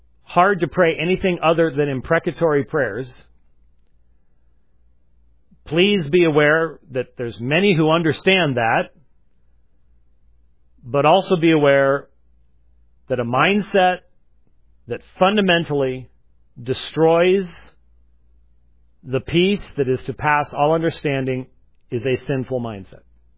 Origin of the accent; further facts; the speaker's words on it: Scotland, United Kingdom; I'm a Scotsman, for crying out loud. I think it's the weather in Scotland.